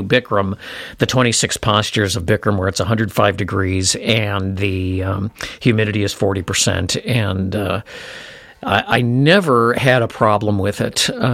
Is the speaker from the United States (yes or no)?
yes; Minnesota, United States; So I was acclimated, and I'm from Minnesota, so I was completely acclimated in the winter months to this cold weather.